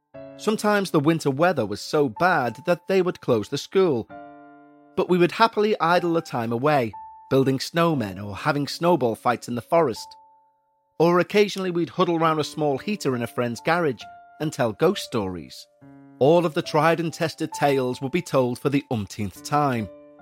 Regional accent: New Jersey, United States; born there; I was born in Sussex County, New Jersey, near the backwater of Swan Lake.

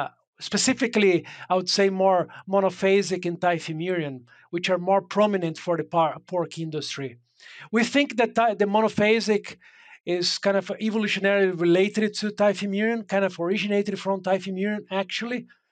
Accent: Brazil; moved away as an adult; now in United States; Yeah, I'm from Brazil originally. Trained as a veterinarian in Brazil, and practiced swine veterinarian medicine there for a couple of years before coming to the United States for grad studying.

